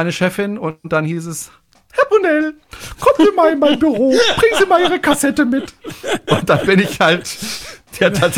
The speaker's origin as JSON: {"language": "German", "town": "Freiburg", "region": "Baden-Württemberg", "country": "Germany", "said": "Ich komme ja aus dem Badischen, aus Freiburg, und da spricht man ja eigentlich Badisch."}